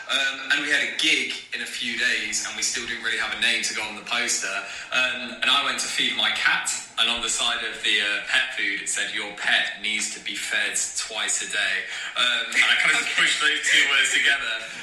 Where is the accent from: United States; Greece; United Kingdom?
United Kingdom; Derby, East Midlands; now in Colchester, United Kingdom; we're both from Derby originally in the Midlands, so a couple of hundred miles north of Colchester. Mm-hmm. And then I moved to Colchester